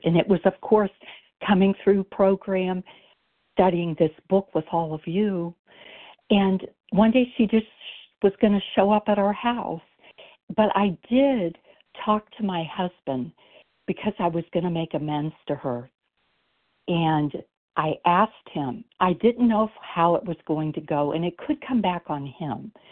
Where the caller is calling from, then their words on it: Ohio, United States; Hi, this is … from Ohio.